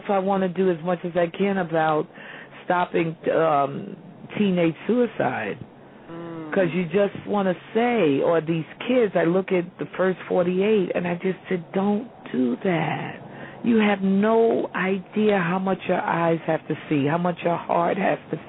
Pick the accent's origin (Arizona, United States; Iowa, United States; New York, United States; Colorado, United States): New York, United States; Harlem; the wonderful thing about growing up in Harlem is that there was a large community of people who wanted to protect their children.